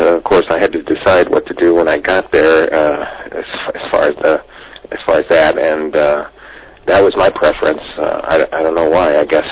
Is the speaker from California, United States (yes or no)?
yes; Los Angeles, California, United States; I grew up in the Los Angeles area and trained there, and there were lots of opportunities, different clubs and different sensei that helped me a lot.